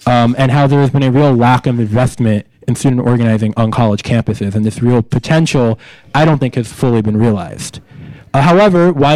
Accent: New York City, New York, United States; And you know, I grew up in New York City, and I decided to stay in New York City for college

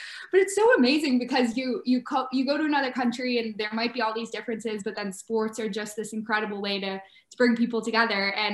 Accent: Chicago, Illinois, United States; I'm from Chicago, Illinois.

